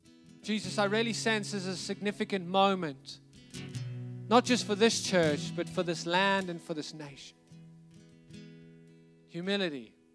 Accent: South Africa; I grew up in South Africa. I grew up in a time when apartheid changed.

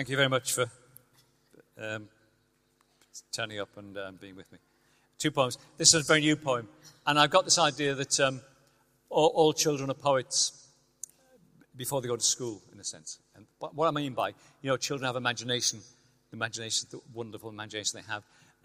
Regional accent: Liverpool, North West England, United Kingdom; I always remember growing up in Liverpool

